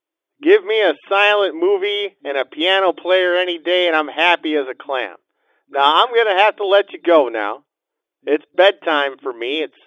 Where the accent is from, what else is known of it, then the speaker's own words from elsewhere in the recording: Connecticut, United States; I'm going to defeat him by knocking on doors, Jack, like I did growing up in Connecticut.